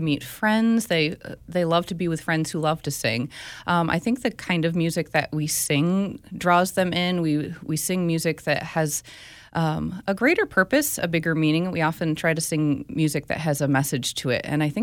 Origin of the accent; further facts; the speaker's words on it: New Hampshire, United States; moved away as an adult; Well, I grew up in New Hampshire, so I'm a Northeast girl, but I came out to the Midwest for college and then never went back.